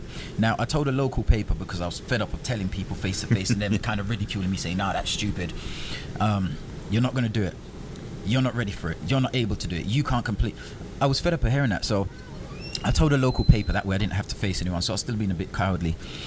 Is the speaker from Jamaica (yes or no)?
yes; Jamaica; actually, I'm from Jamaica, a pole's a pole